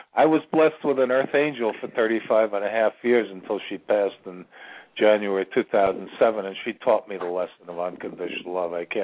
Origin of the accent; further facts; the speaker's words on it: New York, United States; now in Ashland, United States; I'm originally from New York, and currently I'm living in Ashland, Virginia, which bills itself the center of the universe.